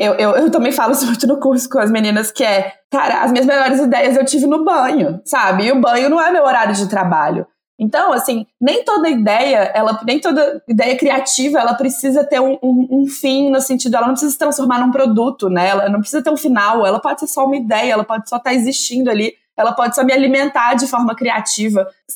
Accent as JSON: {"language": "Portuguese", "country": "Brazil", "said": "E uma das coisas que eu cito é o nosso poder enquanto brasileiros da gambiarra, sabe?"}